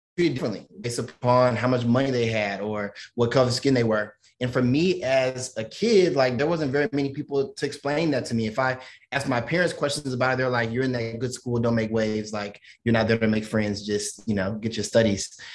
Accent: St. Louis, Missouri, United States; I grew up in St. Louis, Missouri. Anyone who's familiar with St. Louis is a very hyper-segregated city. I lived in an almost exclusively Black neighborhood for pretty much all of my childhood, but I went to majority white schools.

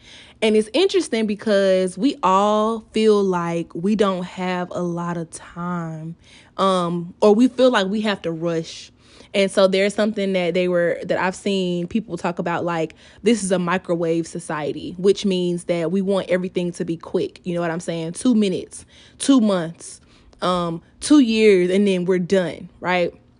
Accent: Decatur, Georgia, United States; now in Kansas City, United States; I am still in the adjustment phases of living here in Kansas City, Missouri. If you are unaware, I am from Decatur, Georgia. So that is a city in the metropolitan area of Atlanta, just to be specific

